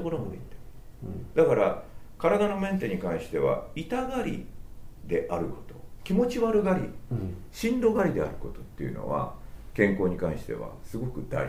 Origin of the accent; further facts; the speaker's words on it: Sakai, Osaka, Japan; 包丁はね難しいんだよ。うちは堺ですから。